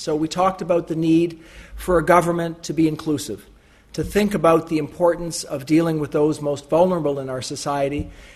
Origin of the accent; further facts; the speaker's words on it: Canada; as a Canadian coming abroad to someone and he's your tutor